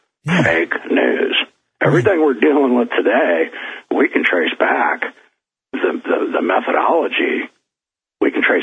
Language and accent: English; United States; You know, I'm an American. I'm patriotic.